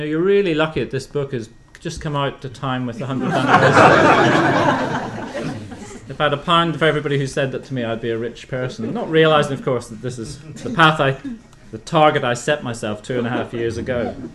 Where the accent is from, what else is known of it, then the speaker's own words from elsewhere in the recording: Northern Ireland, United Kingdom; I mean, growing up in Northern Ireland in the 1960s, I was aware of the Titanic from quite an early age.